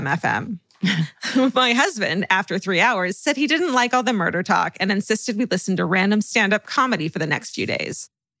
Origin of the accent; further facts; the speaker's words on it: Tustin, California, United States; My hometown is Tustin, California